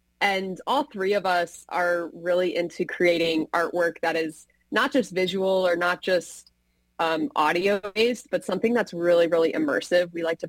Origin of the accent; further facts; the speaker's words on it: St. Louis, Missouri, United States; A fun fact is that I am from St. Louis